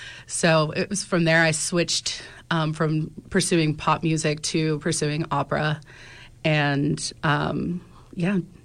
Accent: Pittsburgh, Pennsylvania, United States; also born or lived in Iowa; Kind of. I was born in Iowa, but I only lived there for 6 years, and so I always just say I'm from Pittsburgh.

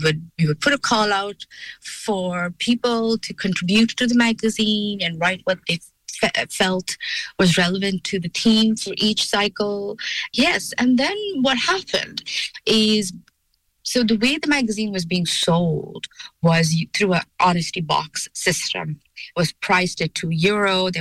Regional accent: India; moved away as an adult; now in Cork, Ireland; I grew up in India and I've made Cork my home since 2012.

